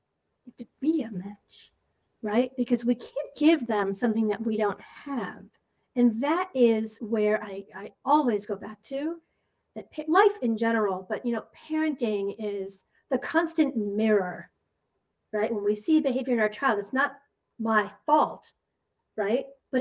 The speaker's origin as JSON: {"language": "English", "region": "Massachusetts", "country": "United States", "tie": "born there", "said": "I was born in Massachusetts."}